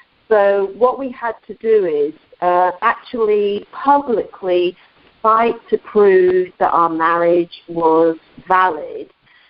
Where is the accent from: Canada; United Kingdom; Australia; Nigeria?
United Kingdom; England; now in United States; And I was from England, and as you say, Lori was already here in America.